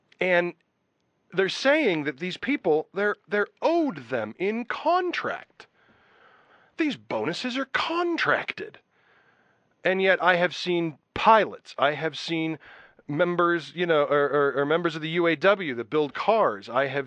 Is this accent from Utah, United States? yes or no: yes; Utah, United States; I did think it was a little different because I come from Utah, and I was out of state when I joined my first union.